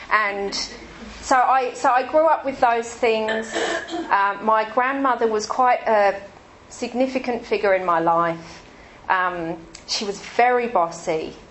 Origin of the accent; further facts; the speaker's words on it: England, United Kingdom; moved away as an adult; And I grew up in England, because there's been a lot of to-ing and fro-ing in our family.